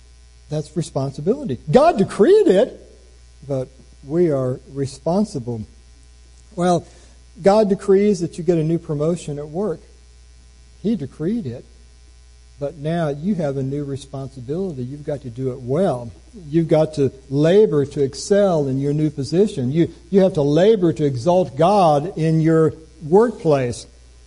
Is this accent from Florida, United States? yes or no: no; Pasadena, Texas, United States; also born or lived in Huntington, West Virginia / Austin, Texas / California; I was born in Huntington, West Virginia. She was born in Baton Rouge. These are miles apart. No way this young couple's going to get together. I'm 5 years old, and we moved to Pasadena, Texas. Then we moved to Austin, Texas. Then we moved to California.